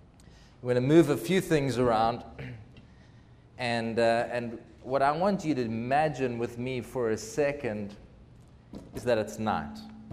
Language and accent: English; South Africa; now in Jackson, United States; I live in Jackson, Tennessee, and have done for 11 years, but my accent tells you I'm from somewhere else. I'm a South African.